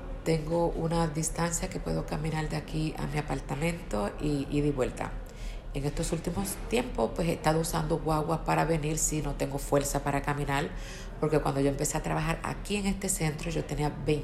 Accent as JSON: {"language": "Spanish", "country": "Puerto Rico", "moved": "yes", "lives_now": "New York, United States", "said": "Cuando vine de Puerto Rico, viví al cruzar la calle de casualidad de la vida de este building en un cuarto. Ahí estuvimos un mes y medio y de ahí nos mudamos a donde yo vivo ahora, que fue en el mismo año, en el 81."}